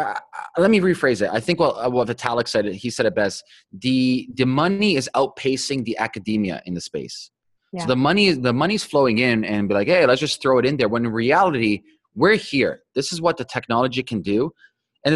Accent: Toronto, Ontario, Canada; Yeah, well, I'm from Toronto, so I don't want to sound like pompous

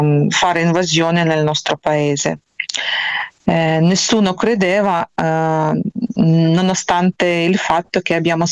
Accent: Kyiv, Ukraine; moved away as an adult; A Kiev, ho vissuto tutta la mia vita a Kiev. Sono stata costretta a lasciare il mio paese, la mia terra, quando è cominciata la guerra il 24 di febbraio di quest'anno.

